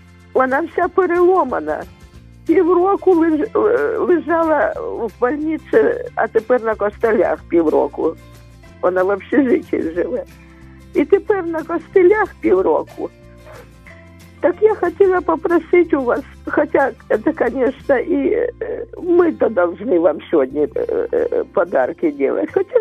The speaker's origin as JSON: {"language": "Ukrainian", "town": "Kupiansk", "region": "Kharkiv Oblast", "country": "Ukraine", "said": "Ми взагалі-то з Куп'янська переїхали сюди, втекли, так сказати, волонтери привезли нас."}